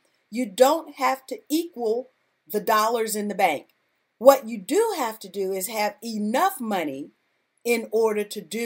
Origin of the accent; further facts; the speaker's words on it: Georgia, United States; He was from Alabama, I was from Georgia.